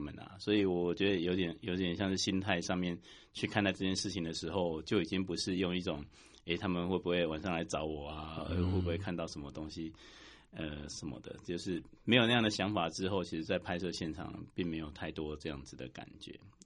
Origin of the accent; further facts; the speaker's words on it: Chiayi, Chiayi County, Taiwan; 我就因为我是嘉义人嘛，我就想说啊，我还是来台北工作啊，这边应该是桃园啊，因为我一开始在桃园，我在桃园工作啊，这边都比较熟。